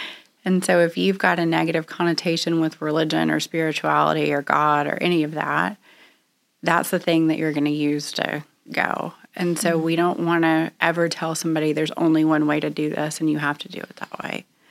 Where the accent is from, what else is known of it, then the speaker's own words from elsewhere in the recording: Bentonville, Arkansas, United States; So I started drinking at 14. I grew up in Arkansas, and so there really wasn't a lot else